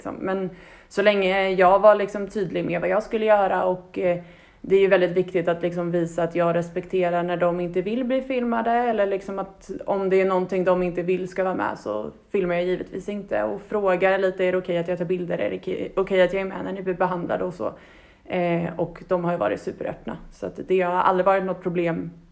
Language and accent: Swedish; Uppsala, Uppsala County, Sweden; moved away; Jag är från Uppsala och har nu bott här i snart 7 år i sommar.